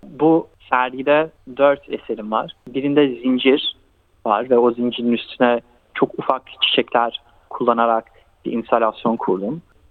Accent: Istanbul, Turkey; also born or lived in Sydney; now in Melbourne, Australia; Yani çocukluğumun çoğu İstanbul'da geçti. Sydney'de doğdum ve İstanbul'da büyüdüm. Benim babam da Ankara'dan Avustralya'ya göçmen. 13 yaşındayken Sydney'e göç etti ve o Sydney'de büyüdü. Ben ve abim Sydney'de doğduk. Ben de 4 yaşındayken İstanbul'a taşındım

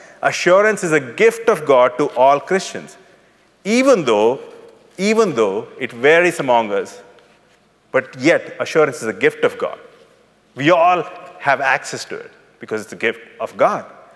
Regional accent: India; Because I'm from India

